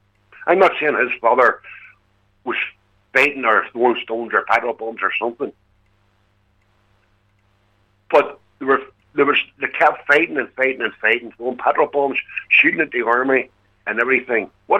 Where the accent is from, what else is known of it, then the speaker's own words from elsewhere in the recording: Belfast, Northern Ireland, United Kingdom; born there; I was born up in New Barnsley, and we were put out of our homes, 900 people, by Catholics up in Ballymurphy.